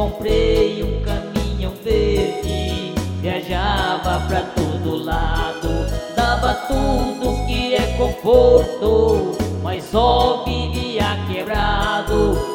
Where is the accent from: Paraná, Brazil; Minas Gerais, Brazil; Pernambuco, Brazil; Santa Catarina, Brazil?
Paraná, Brazil; also born or lived in São Paulo / Mato Grosso; estado de São Paulo. Me criei no Paraná, fui embora para Mato Grosso, pra cidade de Tancará